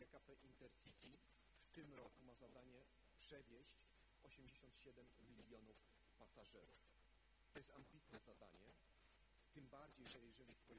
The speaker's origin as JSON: {"language": "Polish", "region": "Łódź Voivodeship", "country": "Poland", "tie": "born or raised there", "said": "Jestem rodem z województwa łódzkiego, ale no, jesteśmy sąsiadami"}